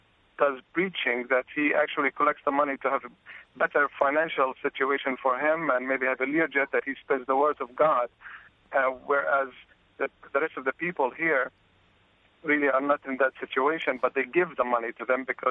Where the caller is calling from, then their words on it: Palestine; I'm actually originally from Palestine, but I'm raised Greek Orthodox.